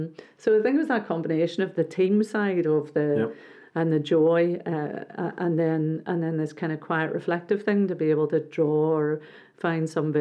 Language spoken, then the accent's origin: English; Northern Ireland, United Kingdom; growing up in Northern Ireland I was born in 1968.